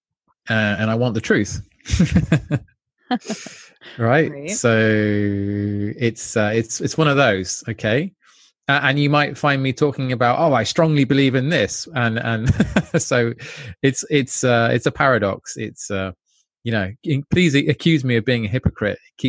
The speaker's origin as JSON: {"language": "English", "country": "Jersey", "tie": "born or raised there", "said": "where I was brought up in Jersey, there are scores and scores and scores of these sacred sites"}